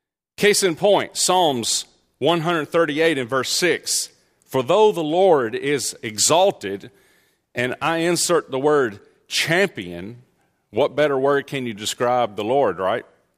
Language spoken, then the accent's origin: English; Tennessee, United States; I must admit it, I was born in Tennessee. I grew up in Tennessee. I was educated in Tennessee, more ways than one.